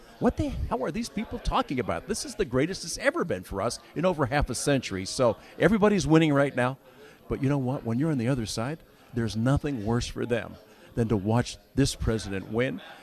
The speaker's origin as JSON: {"language": "English", "town": "Butler", "region": "Pennsylvania", "country": "United States", "tie": "born or raised there", "said": "So if I'm driving from my hometown in Butler, where there's a place to get on the pike and I'm going to Philadelphia, stay away from the exits."}